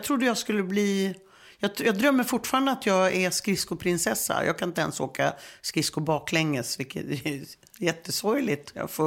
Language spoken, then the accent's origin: Swedish; Uppsala, Uppsala County, Sweden; mina polare i Flogsta där jag växte upp i den här åldern